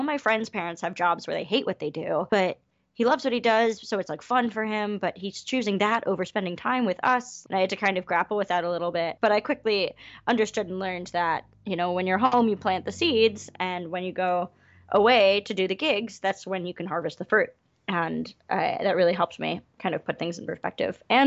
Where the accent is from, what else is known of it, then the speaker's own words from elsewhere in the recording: Chicago, Illinois, United States; born there; Yeah, so I was born in Chicago